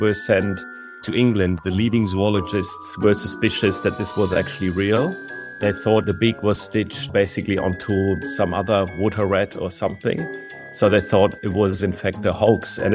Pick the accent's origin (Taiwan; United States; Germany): Germany; moved away as an adult; also born or lived in Berlin; now in Australia; I'm an Australian citizen, but I've come here from Germany over 20 years ago after I'd completed my PhD at the Max Planck Institute of Molecular Genetics in Berlin.